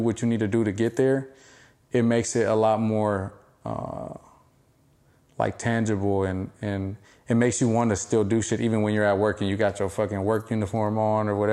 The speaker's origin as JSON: {"language": "English", "region": "West Coast", "country": "United States", "said": "I'm proud as fuck. That I'm from the West Coast, that I'm from where I'm from"}